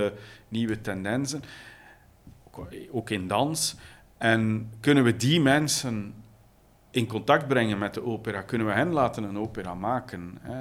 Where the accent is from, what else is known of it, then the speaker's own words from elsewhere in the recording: Flanders, Belgium; Daar is bij ons in Vlaanderen zijn we daar toch altijd, of toch al de laatste decennia, echt wel voorop. Altijd pionier geweest.